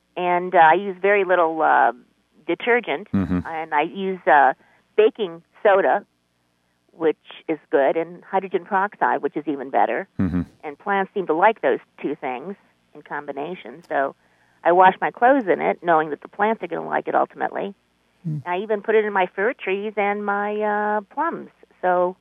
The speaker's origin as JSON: {"language": "English", "region": "California", "country": "United States", "moved": "yes", "lives_now": "Washington, United States", "said": "I'm from the California area, but I moved here to the Washington State. And we used to salvage our water in California"}